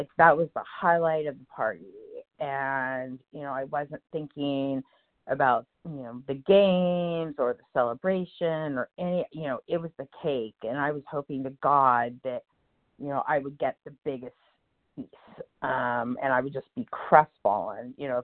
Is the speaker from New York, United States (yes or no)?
no; San Francisco Bay Area, California, United States; I'm from the San Francisco Bay Area, California.